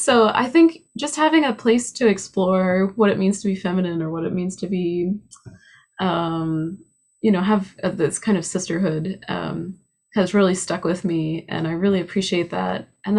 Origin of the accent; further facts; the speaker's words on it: New Jersey, United States; maybe growing up in New Jersey, I had one experience